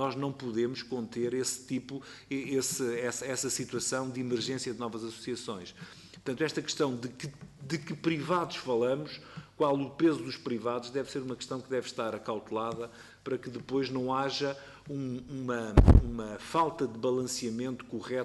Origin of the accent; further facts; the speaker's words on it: Ericeira, Lisbon, Portugal; e eu acompanhei também a extinção da marca, se quiserem, Ericeira, que é também a minha terra